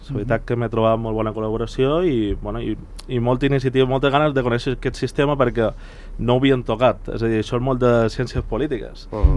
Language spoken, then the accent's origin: Catalan; Calvià, Balearic Islands, Spain; Jo soc de Calvià.